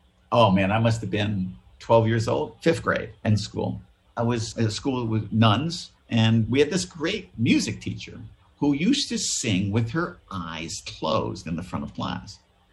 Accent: United States; I, as an American, was in the UK

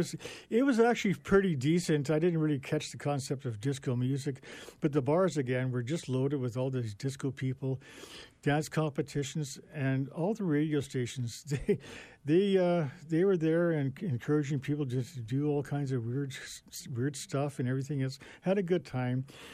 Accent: Winnipeg, Manitoba, Canada; I sure had great memories of growing up in Winnipeg

